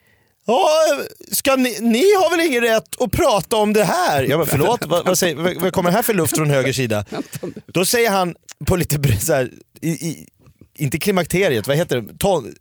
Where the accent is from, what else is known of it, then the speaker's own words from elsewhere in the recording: Sweden; För jag är ju en svensk man.